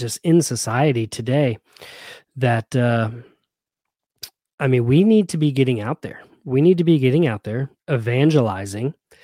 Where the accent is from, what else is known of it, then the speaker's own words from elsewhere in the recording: the South, United States; now I'm a Southerner, proud to be one, but being in the South, we do like our Fox News.